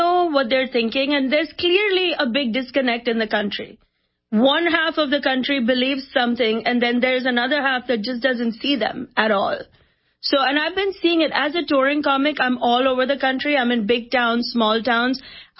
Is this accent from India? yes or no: yes; India; English is a second language; now in United States; as an Indian immigrant, especially, you know, my people, the only way we can come here is by following the process to the T.